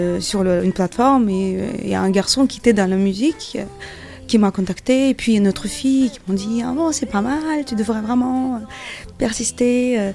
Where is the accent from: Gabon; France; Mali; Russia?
Russia; Moscow; Déjà, donc je viens de Moscou.